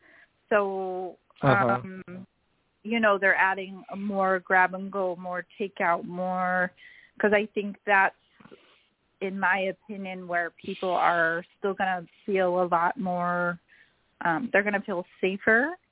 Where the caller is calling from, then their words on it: Kihei, Hawaii, United States; I am broadcasting from Maui in Kihei, Maui.